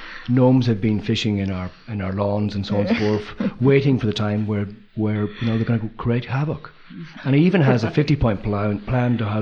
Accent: Ireland; When I grew up in Ireland, there's a little bit of a kerfuffle about a border

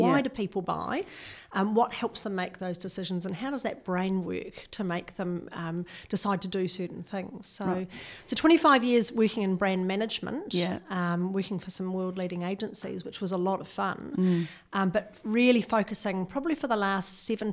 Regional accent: New Zealand; also born or lived in England; You can tell from a little bit of my accent, I'm a Kiwi, and we always do an OE.

